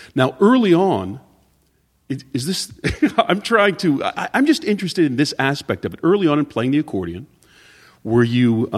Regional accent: Pennsylvania, United States; I grew up in Pennsylvania, so we didn't really hear the accordion, that kind of music.

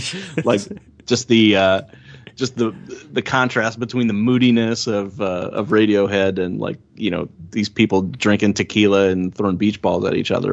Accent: Wisconsin, United States; But I told her I was from Wisconsin

